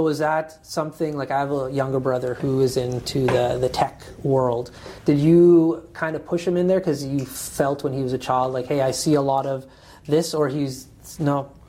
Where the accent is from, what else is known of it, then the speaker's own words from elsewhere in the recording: Fort McMurray, Alberta, Canada; I grew up here in Fort McMurray, and I worked in oil and gas until I started my own company.